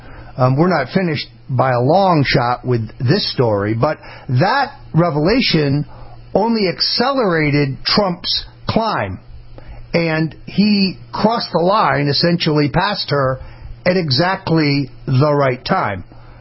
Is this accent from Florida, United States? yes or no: yes; Fort Lauderdale, Florida, United States; in my hometown of Fort Lauderdale, there were flyers saying